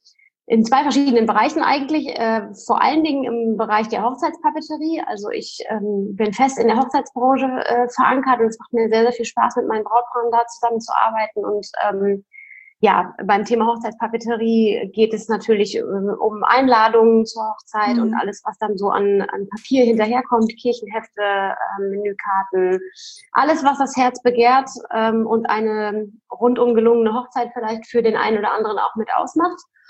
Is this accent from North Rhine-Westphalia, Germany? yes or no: no; Lingen, Lower Saxony, Germany; Und dann sind wir zurück in meine Heimat nach Lingen ins Emsland gezogen